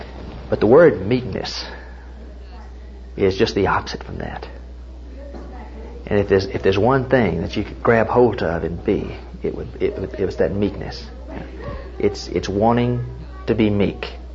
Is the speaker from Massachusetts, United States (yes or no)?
no; Tennessee, United States; I came from Tennessee, and it's the idea in Tennessee of where the TVA, Tennessee Valley Authority, they dammed up water and so forth.